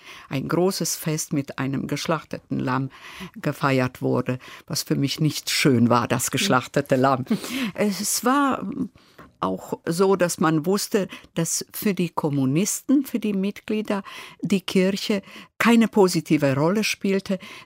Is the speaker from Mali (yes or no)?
no; Split, Split-Dalmatia County, Croatia; German is a second language; moved away as an adult; now in Berlin, Germany; Ich bin in Split geboren. Meine Eltern kamen aus einem Bergdorf, 50 Kilometer von Split entfernt. Dort lebte ich bis zu meinem 10. Lebensjahr und wurde dann in ein Vorort von Split mitgenommen